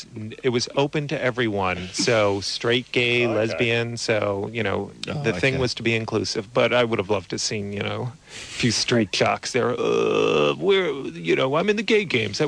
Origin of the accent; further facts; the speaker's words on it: New York, United States; I'm from New York, but I'm moving. I'm doing the big move to L.A. in November.